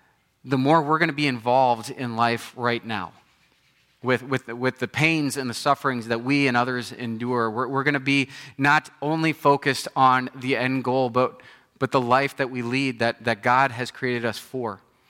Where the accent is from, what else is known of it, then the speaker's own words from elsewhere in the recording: Tulsa, Oklahoma, United States; I grew up in Tulsa, Oklahoma, so I could fake it a little bit and people could understand me.